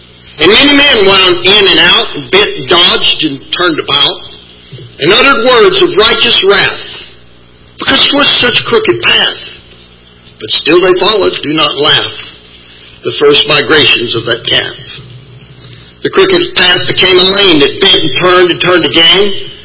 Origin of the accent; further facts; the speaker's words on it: Alabama, United States; Now, I'm from Alabama. I'm not saying our cows are smarter.